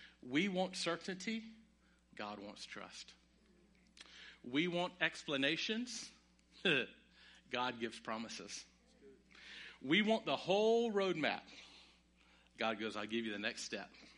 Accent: North Carolina, United States; I can talk like that because I'm born and raised in North Carolina, okay? East of I-95, where I'm from, we got some real good old boys.

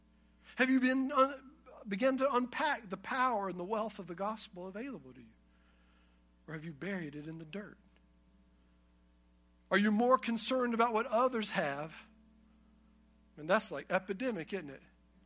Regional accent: North Carolina, United States; I didn't mind it, you know. I'm from Eastern North Carolina.

